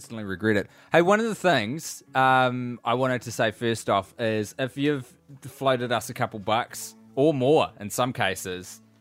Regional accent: Scotland, United Kingdom; Hopefully get a chance to see one, both of you, in my home country of Scotland

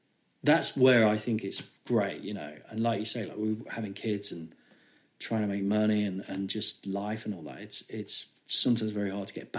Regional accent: Nottingham, East Midlands, United Kingdom

